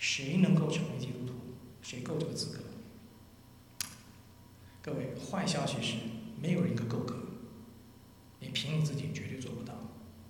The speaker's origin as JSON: {"language": "Chinese", "country": "China", "said": "很多时候我们中国人讲叫做金玉其外，败絮其中。"}